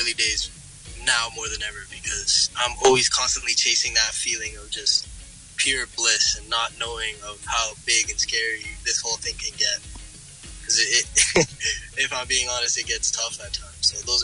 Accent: Timmins, Ontario, Canada; when I was growing up in Timmins, it wasn't, those kinds of things weren't around me.

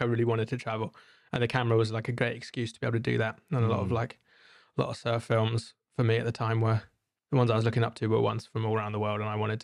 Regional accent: London, United Kingdom; I was living, I grew up in London

